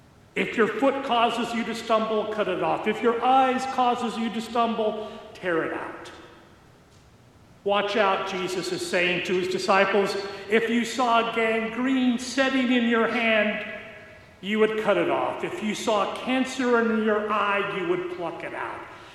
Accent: Kansas, United States; I grew up in Western Kansas, and we are used to prairie fires.

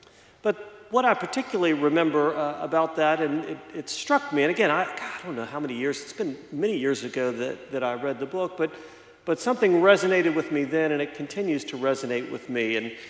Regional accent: Southeast, United States; growing up in the Southeast and much more of a church culture and a Christian culture

